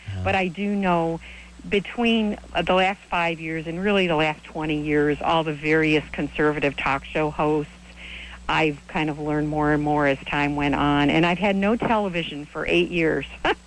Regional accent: Midwest, United States; and I'm from the Midwest

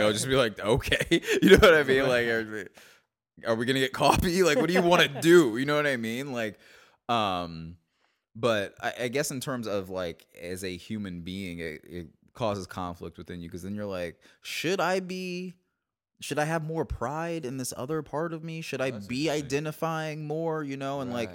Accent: Georgia, United States; also born or lived in Miami / Cincinnati / Fresno / Bay Area; I grew up in a few places. I was born in Miami, lived in Cincinnati, lived in Fresno, California, lived in the Bay Area for a minute, then lived in Georgia. I was like raised in Georgia for real.

